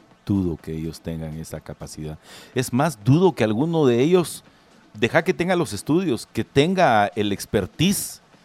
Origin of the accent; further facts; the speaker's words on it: Guatemala; como guatemaltecos estamos necesitados de...